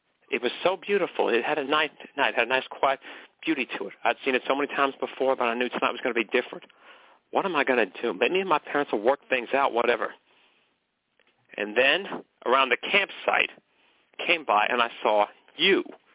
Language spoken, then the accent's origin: English; McKinleyville, California, United States; I used to live in McKinleyville, California. That was my hometown.